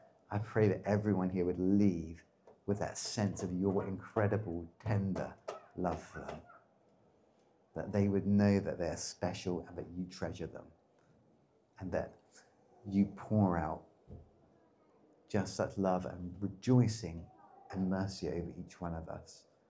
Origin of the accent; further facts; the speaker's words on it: East of England, United Kingdom; And I grew up in Essex, and people in Essex are super pale.